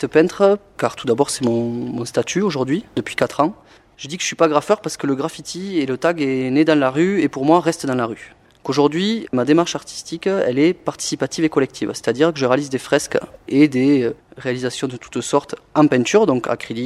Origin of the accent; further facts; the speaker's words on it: Occitanie, France; Oui, alors moi je suis originaire de l'Aveyron, en ce moment j'habite en Aveyron.